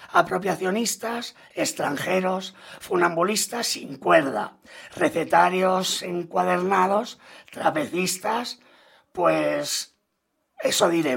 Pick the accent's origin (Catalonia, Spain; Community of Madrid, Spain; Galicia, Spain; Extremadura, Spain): Catalonia, Spain; Barcelona; vengo de un barrio, soy del Raval, de Barcelona